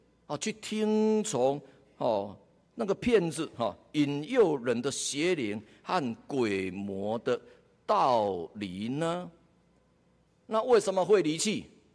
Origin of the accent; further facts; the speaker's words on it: Taiwan; 哦，我们台湾话说，哦，蚊子叮五角啊